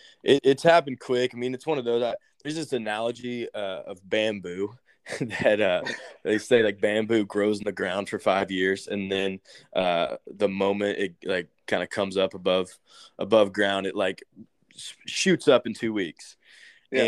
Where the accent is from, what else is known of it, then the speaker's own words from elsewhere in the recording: Nashville, Tennessee, United States; the advantage that I have and that I got from growing up in Nashville and being around it, and being around just like the city of Nashville and the creativity and songwriters.